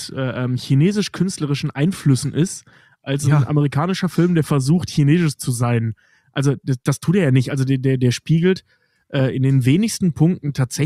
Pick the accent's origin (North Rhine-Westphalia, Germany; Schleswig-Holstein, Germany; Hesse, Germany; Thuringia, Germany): North Rhine-Westphalia, Germany; als Deutscher und gerade jemand, der aus dem Speckgürtel Kölns im sehr weitesten Sinne kommt, also Rheinländer einfach ist